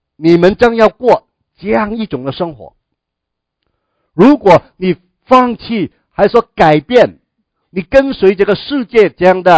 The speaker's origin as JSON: {"language": "Chinese", "country": "China", "said": "我们中国人特别明白这个的道理。"}